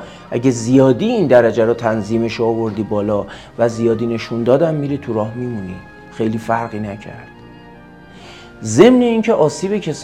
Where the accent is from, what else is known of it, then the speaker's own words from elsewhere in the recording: Iran; ببین اونجا قضیه خیلی از دید منم پیچیده نیست به عنوان یه ایرانی.